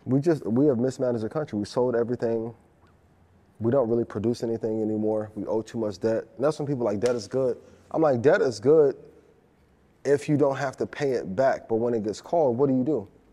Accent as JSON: {"language": "English", "town": "East Chicago", "region": "Indiana", "country": "United States", "tie": "born or raised there", "said": "I mean, where I'm from, like people, when I grew up in East Chicago, people was killing over $500, like to this day."}